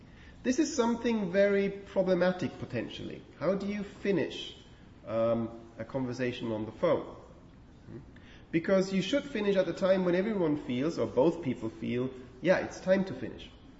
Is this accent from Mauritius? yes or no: no; Switzerland; I grew up in Switzerland, so I know a little bit about that.